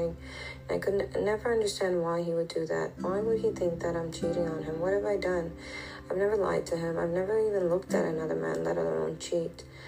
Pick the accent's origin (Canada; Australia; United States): Canada; But my background is from Afghanistan. My parents are from Afghanistan, but I was born and raised in Canada. My parents raised us very traditional, very cultural, very religious.